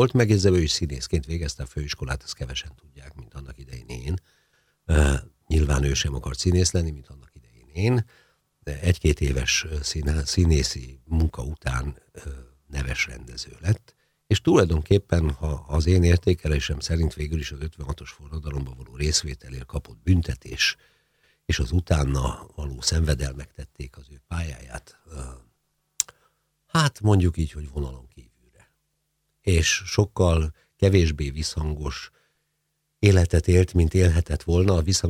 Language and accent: Hungarian; Szeged, Csongrád-Csanád, Hungary; also born or lived in Győr / Miskolc / Eger / Békéscsaba; a fontos dolgok velem Szegeden történtek, akkor azt kell mondanom, igen, ilyen szempontból igazi szegedi vagyok. De mondhatnám azt is, hogy mivel a szüleim színházi emberek, én dolgozták végig az életüket, és ez ebből kifolyólag gyakorlatilag Magyarország minden nagyvárosában laktam egy-két évet.